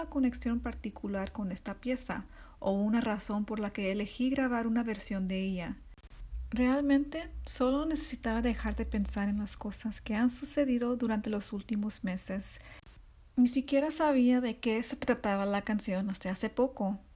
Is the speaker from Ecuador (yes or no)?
no; Santa Monica, California, United States; soy violinista y compositor basado en Los Ángeles. Tengo 26 años y he vivido en Los Ángeles toda mi vida. Crecí en Santa Mónica y asistí a UCLA donde estudié el violín y composición musical.